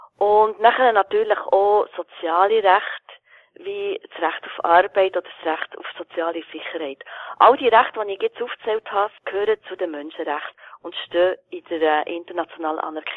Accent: Switzerland; wo man jetzt zum Beispiel bei uns in der Schweiz allen würde ohne weiteres zugestehen

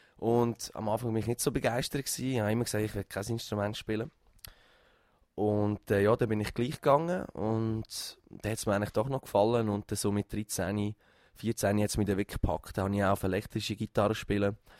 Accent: Schwarzenberg, Lucerne, Switzerland; Ich komme aus dem Schwarzenberg. Für die, die nicht wissen, wo es liegt, Malters.

